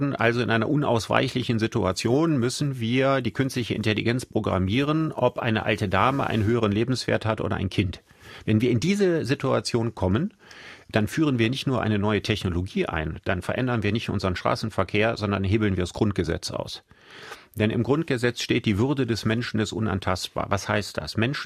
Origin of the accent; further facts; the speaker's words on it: Solingen, North Rhine-Westphalia, Germany; now in Düsseldorf, Germany; Also da, wo ich aufgewachsen bin, war jetzt keine allzu große Stadt, mittelprächtiger Verkehr.